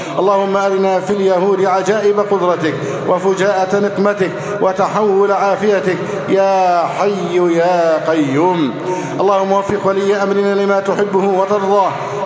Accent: Egypt; اللهم احفظ بلدنا مصر سخاء رخاء، وسائر بلاد

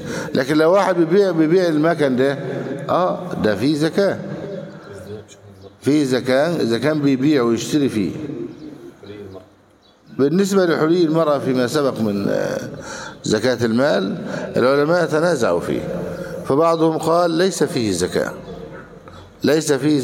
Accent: Egypt; لان هذا الذهب عباره عن ماذا في بلادنا مصر؟

